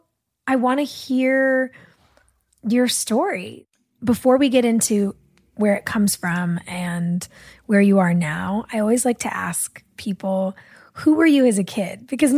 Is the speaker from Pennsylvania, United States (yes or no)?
no; Los Angeles, California, United States; I'm an L.A. baby, too.